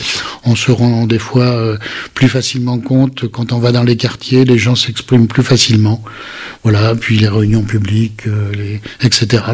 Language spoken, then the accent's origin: French; Toulon-sur-Allier, Auvergne-Rhône-Alpes, France; Je suis natif de Toulon-sur-Allier